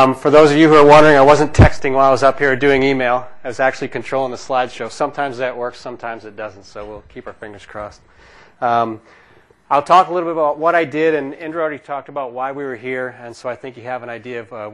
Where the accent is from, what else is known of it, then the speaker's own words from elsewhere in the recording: Detroit, Michigan, United States; So as was mentioned, I grew up in Detroit in the Motor City.